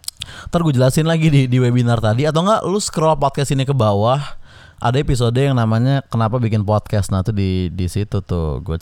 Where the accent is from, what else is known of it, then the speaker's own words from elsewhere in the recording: Indonesia; born there; kenapa gue harus lahir di Indo sih gitu.